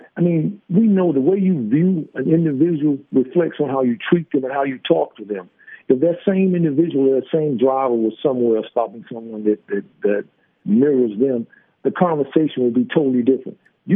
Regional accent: North Carolina, United States; standing outside a U.S. post office in my hometown of North Carolina

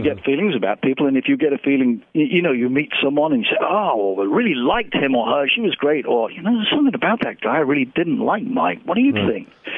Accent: England, United Kingdom; now in United States; I really sound like I'm from Brooklyn. 37 years I've been here. I'm an American.

